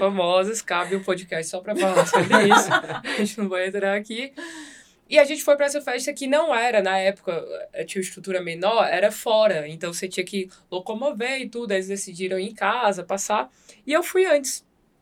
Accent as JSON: {"language": "Portuguese", "region": "Piauí", "country": "Brazil", "moved": "as an adult", "lives_now": "São Paulo, Brazil", "said": "Sou uma piauiense de 31 anos, morando há 10 anos aqui em São Paulo."}